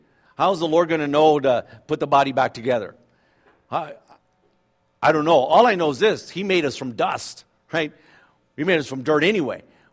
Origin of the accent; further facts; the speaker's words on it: California, United States; You know, I grew up in the Central California